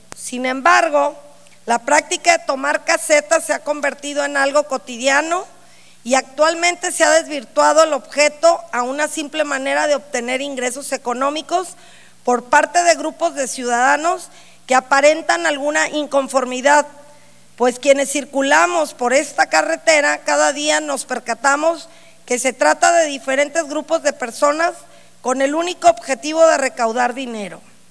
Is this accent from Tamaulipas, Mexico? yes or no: no; Acaponeta, Nayarit, Mexico; Es muy común que yo transite esta vía, puesto que soy de Acaponeta, y esta carretera entre Tepic y Acaponeta